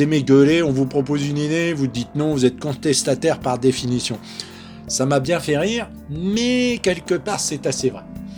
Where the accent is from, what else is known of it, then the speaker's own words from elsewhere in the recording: France; Né en France, je suis français, c'est une réalité géographique évidente.